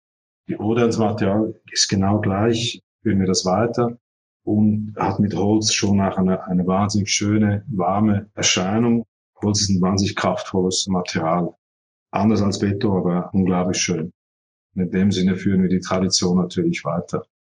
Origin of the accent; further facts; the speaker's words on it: Zurich, Switzerland; born there; Ich bin ja hier geboren in Zürich und studiert und ja, ich bin schon sehr gerne am Meer, gebe ich zu.